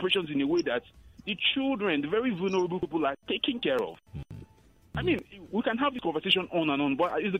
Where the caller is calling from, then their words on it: Ikorodu, Lagos, Nigeria; I'm calling from Ikorodu.